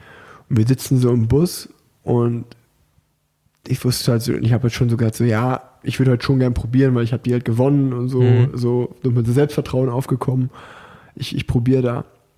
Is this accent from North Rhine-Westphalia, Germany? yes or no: yes; Unna, North Rhine-Westphalia, Germany; ich komme aus Unna